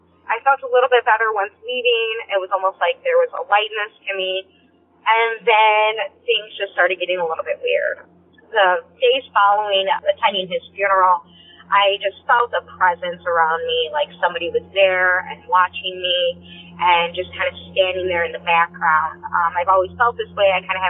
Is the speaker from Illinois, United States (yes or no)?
yes; Illinois, United States; I'm from Northern Illinois.